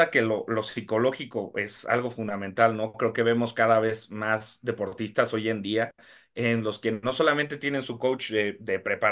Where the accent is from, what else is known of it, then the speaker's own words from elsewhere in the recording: Mexico; creo que obviamente como mexicanos